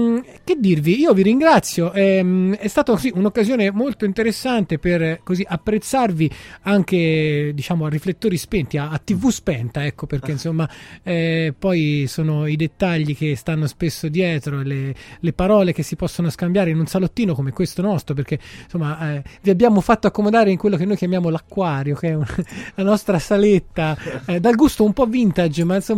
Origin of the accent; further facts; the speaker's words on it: Rome, Lazio, Italy; visto che sono di Roma, chissà, magari potremmo allargare la nostra cerchia